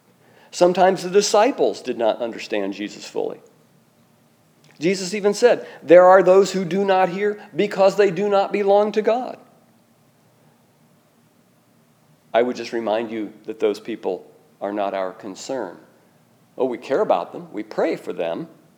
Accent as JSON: {"language": "English", "town": "Rushville", "region": "Indiana", "country": "United States", "said": "I mean, some of you know I'm from Rushville, Indiana, and that's certainly a strike against anyone."}